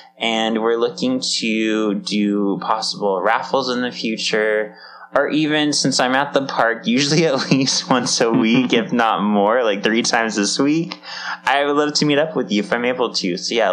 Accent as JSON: {"language": "English", "region": "California", "country": "United States", "tie": "born or raised there", "said": "as people who have lived in SoCal all our lives, she grew up in LA, I grew up in Orange County."}